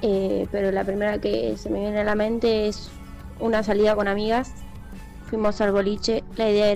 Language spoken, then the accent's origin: Spanish; Punta Alta, Buenos Aires Province, Argentina; now in Mar del Plata, Argentina; soy de Punta Alta, actualmente Mar del Plata